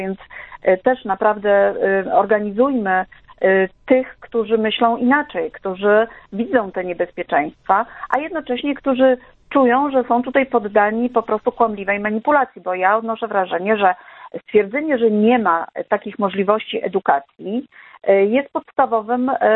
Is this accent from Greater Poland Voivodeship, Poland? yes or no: no; Warsaw, Masovian Voivodeship, Poland; My jako warszawiacy zwracamy się do was